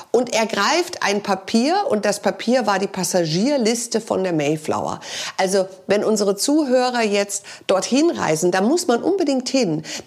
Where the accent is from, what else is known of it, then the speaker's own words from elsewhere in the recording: Germany; wir sind ja als Amerikaner in Deutschland aufgewachsen und meine Mutter erzählte mir, wir kommen eigentlich aus England